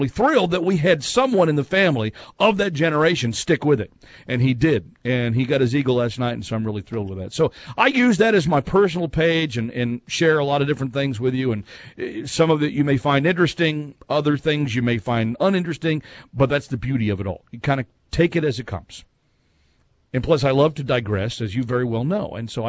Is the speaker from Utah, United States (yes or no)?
no; Fort Worth, Texas, United States; now in New England, United States; where I grew up in Texas, scouting was viewed a little differently because in Texas, where I grew up, we camped out religiously. I mean, because of the weather, but in fact, the troop that I was in, it was Boy Scout Troop 400 in Fort Worth, Texas.